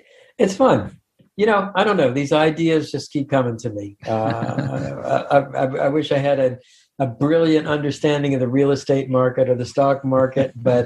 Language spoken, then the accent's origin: English; Baltimore, Maryland, United States; But I do want to go on the record as having grown up an Orioles fan because I grew up in Baltimore.